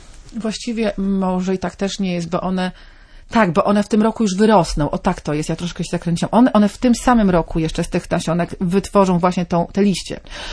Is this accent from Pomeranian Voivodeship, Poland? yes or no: yes; Pomeranian Voivodeship, Poland; To będą flance, jak to się mówi u nas na Kaszubach, a z niemieckiego chyba bodajże.